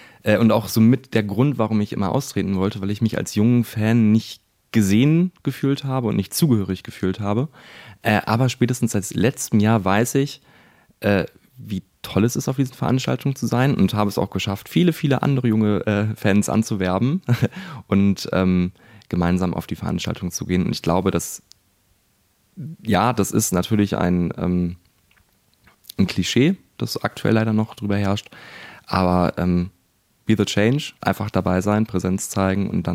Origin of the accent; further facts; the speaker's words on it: Göttingen, Lower Saxony, Germany; Ich dachte, ich komme aus Göttingen